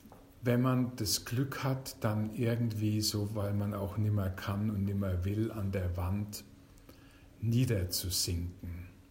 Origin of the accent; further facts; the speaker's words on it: Rhineland-Palatinate, Germany; Ich bin in der Pfalz aufgewachsen und da ist die französische Grenze nicht weit weg